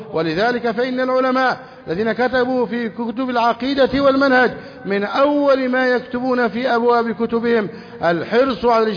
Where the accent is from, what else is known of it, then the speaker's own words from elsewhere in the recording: Egypt; بلدنا مصر